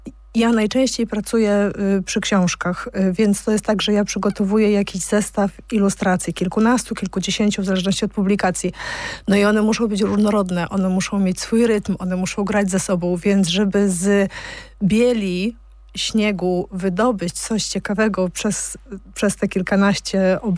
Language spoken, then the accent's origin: Polish; Kraków, Lesser Poland, Poland; born there; Ja urodziłam się w Krakowie